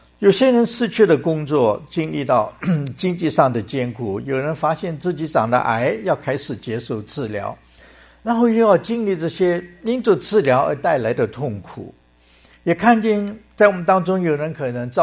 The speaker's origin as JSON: {"language": "Chinese", "country": "Hong Kong", "tie": "born or raised there", "said": "因为我在香港长大的，所以就比较经常听见过新年的话一定要穿新的衣服"}